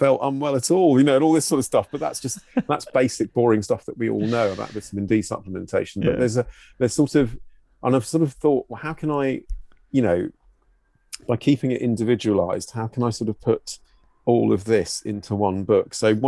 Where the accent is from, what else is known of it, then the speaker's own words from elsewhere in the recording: Brighton, South East England, United Kingdom; because obviously that was my hometown where I grew up, and I'm not going to have many links there anymore apart from them.